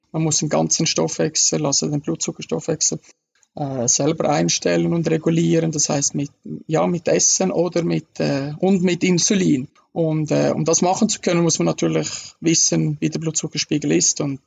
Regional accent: Davos, Graubünden, Switzerland; now in Bern, Switzerland; Ich bin in Davos aufgewachsen, ein kleines Bergdorf in den Schweizer Bergen.

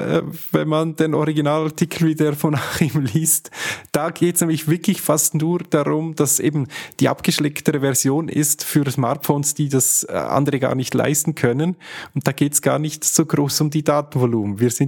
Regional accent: Switzerland; accent: Swiss German; Wir sagen mehr, also in Schweizerdeutsch sind Hunde sind Hund. Also Hund, ja. Zumindest in meinem Dialekt.

